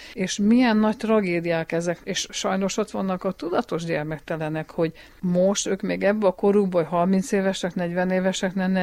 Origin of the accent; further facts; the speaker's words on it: Magfalva, Mureș County, Romania; a szülőfalum, a szülőháza Magfalván a Bernád utcába, amiben én felnőttem